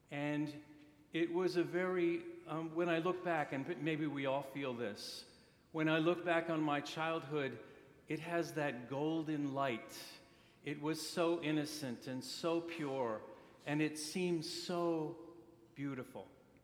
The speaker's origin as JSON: {"language": "English", "region": "Pennsylvania", "country": "United States", "tie": "born or raised there", "said": "I'm from Pennsylvania. I live in Scranton, Pennsylvania, which is pretty much in the middle of nowhere in Pennsylvania. I grew up even more in the middle of nowhere, 2 hours west of there. And I grew up in a neighborhood where my family had lived for nearly 100 years."}